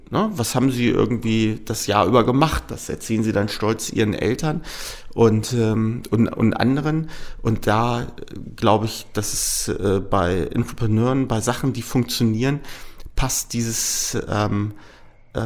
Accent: Lower Saxony, Germany; Tatsächlich bin ich in Niedersachsen aufgewachsen. Aha. War dann viel unterwegs.

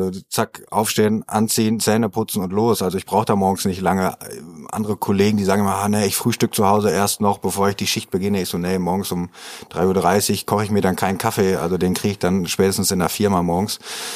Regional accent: Münster, North Rhine-Westphalia, Germany; Urmünsteraner, hier geboren, in der Innenstadt groß geworden, am Bild. Da hatten wir früher unsere Backstube, haben quasi direkt darüber gewohnt. Das heißt, eigentlich so ein richtiges Stadtkind gewesen.

